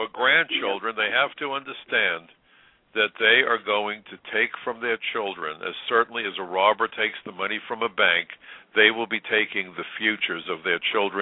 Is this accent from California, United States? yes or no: no; New York City, New York, United States; I'm a New Yorker, and whites are in the minority in New York City.